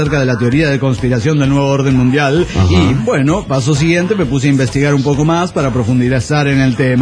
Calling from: Tulancingo, Hidalgo, Mexico; soy el zapatista de Tulancingo, Hidalgo

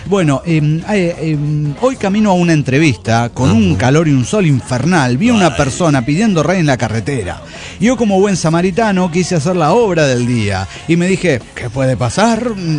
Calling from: Querétaro, Mexico; de Querétaro, México.

